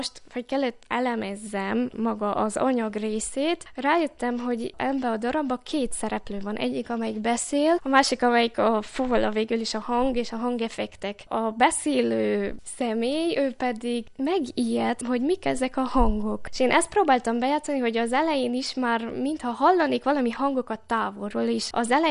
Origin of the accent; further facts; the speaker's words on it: Miercurea Ciuc, Harghita, Romania; Az az igazság, hogy hazahúz a szívem, csak hogy otthon Csíkszeredában nem nagyon van lehetőség